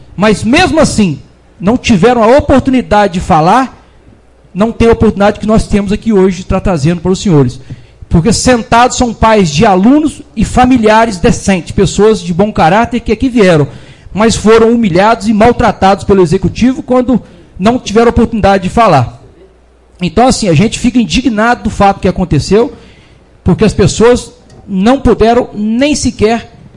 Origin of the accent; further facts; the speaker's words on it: Martins Soares, Minas Gerais, Brazil; nós somos de Martins Soares e de Pinheiro de Minas